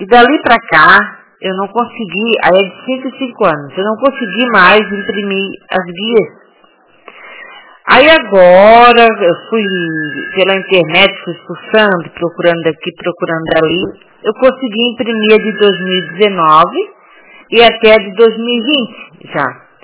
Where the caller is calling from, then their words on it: Santa Catarina, Brazil; Santa Catarina.